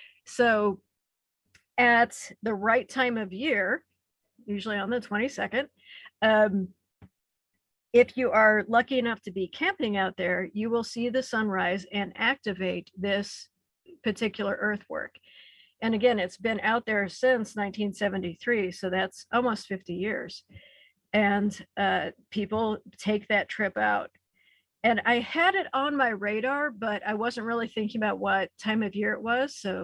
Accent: Missouri, United States; but I grew up in the Ozarks of Missouri, so I know how to drive a washboard road and not worry about it.

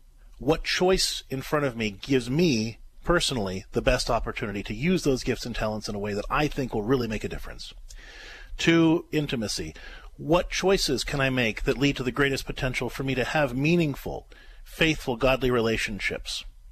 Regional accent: Pittsburgh, Pennsylvania, United States; I grew up in Pittsburgh.

